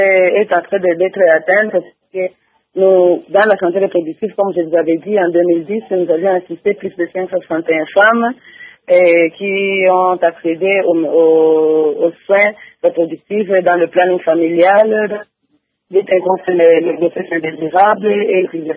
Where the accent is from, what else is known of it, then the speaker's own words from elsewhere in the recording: Uvira, South Kivu, DR Congo; par exemple ici chez nous à Ouvira, il n'y a pas vraiment un centre qui est spécifique pour la santé reproductive